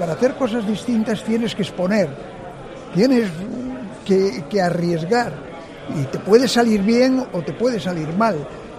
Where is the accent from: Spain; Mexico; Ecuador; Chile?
Spain; Vigo, Galicia; soy un vigués que añoraba mucho mi tierra cuando estaba por los mundos adelante, y ahora que la puedo disfrutar me voy a quedar aquí.